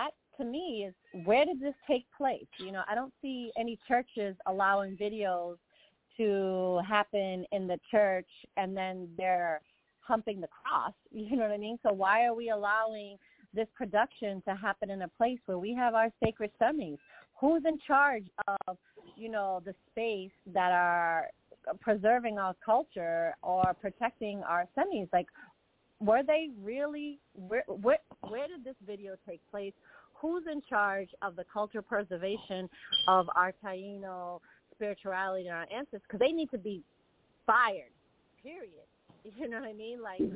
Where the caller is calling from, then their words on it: Boston, Massachusetts, United States; I'm calling from Boston.